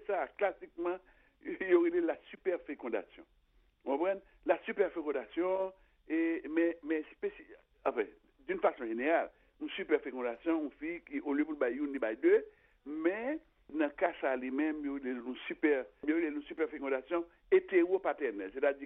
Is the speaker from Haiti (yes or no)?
yes; Haiti; c'est pas nous même seulement en tant qu'haïtien qui bah ça t'arrivé